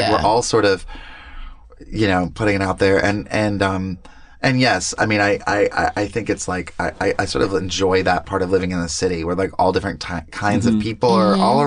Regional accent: the South, United States; growing up in the South

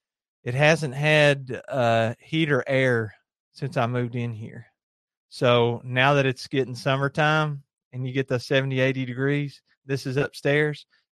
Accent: Kentucky, United States; I grew up on Lake Cumberland.

